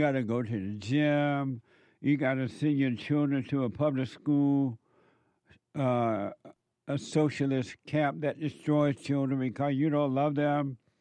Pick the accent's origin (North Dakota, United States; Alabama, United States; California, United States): Alabama, United States; Growing up in Alabama, on a plantation, picking cotton, peas and peanuts and corn, and feeding the hogs, bringing the cows to the pasture to milk them and feed them and put them back out.